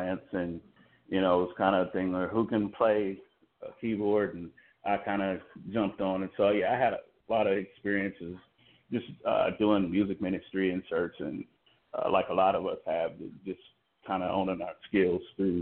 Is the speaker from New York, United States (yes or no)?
no; Cleveland, Ohio, United States; now in Los Angeles, United States; Cleveland, Ohio, that's correct. Born, raised, bred in Cleveland. Been in LA for a few years now, but Cleveland is definitely my hometown.